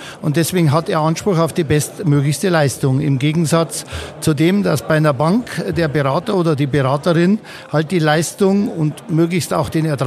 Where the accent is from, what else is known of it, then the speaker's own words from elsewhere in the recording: Starnberg, Bavaria, Germany; Ich komme aus Starnberg